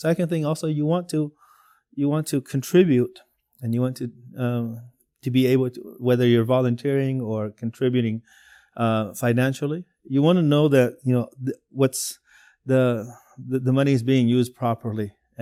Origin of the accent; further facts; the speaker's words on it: United States; He knew that I was from America, and I knew that he was, you know, he spoke English like an American